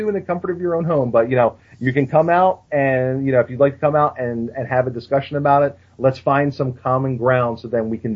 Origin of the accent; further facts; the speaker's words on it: Philadelphia, Pennsylvania, United States; growing up in the Italian neighborhood where I did, in Philadelphia, no one could say three-syllable words, really.